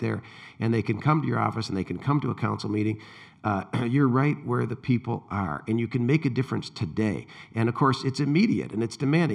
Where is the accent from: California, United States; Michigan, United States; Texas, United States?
Michigan, United States; Pontiac; But my hometown of Pontiac, look at Detroit.